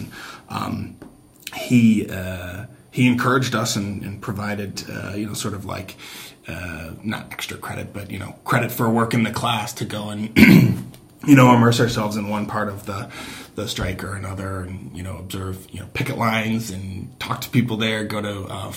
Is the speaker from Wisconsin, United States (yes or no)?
yes; Neenah, Wisconsin, United States; So I grew up in Wisconsin, in northeast Wisconsin, in the city of Neenah.